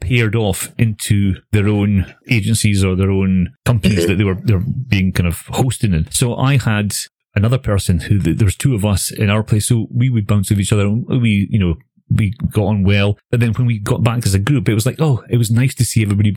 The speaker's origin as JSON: {"language": "English", "town": "Aberdeen", "region": "Scotland", "country": "United Kingdom", "lives_now": "Glasgow, United Kingdom", "said": "Being in Glasgow now. Being in Glasgow, you have. And I come from Aberdeen, so for those who don't know, Aberdeen's on the east coast of the northeast coast of Scotland."}